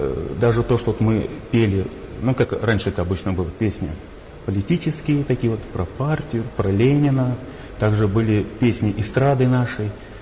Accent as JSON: {"language": "Russian", "town": "Brest", "region": "Brest Region", "country": "Belarus", "said": "Приехал я из Бреста, из города Героя Бреста. Живу рядом с Брестской крепостью."}